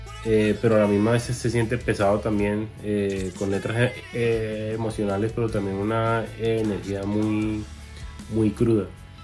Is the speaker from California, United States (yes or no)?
no; Florida, United States; yo nací en la Florida y he vivido muchísimos años aquí